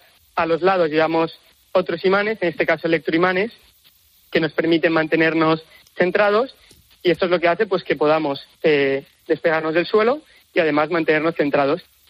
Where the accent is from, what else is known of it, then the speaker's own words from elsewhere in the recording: Valencia, Valencian Community, Spain; nosotros, que somos de España, que somos de Valencia